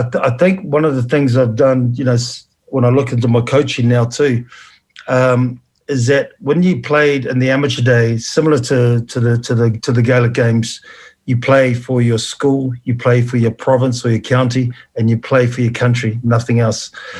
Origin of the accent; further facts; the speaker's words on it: New Zealand; since I've been born and brought up in New Zealand.